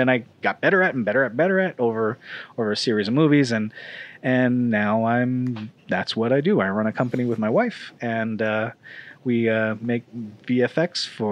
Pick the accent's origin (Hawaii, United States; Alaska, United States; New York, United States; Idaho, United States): Hawaii, United States; I'm originally from Hawaii, and I was very fortunate.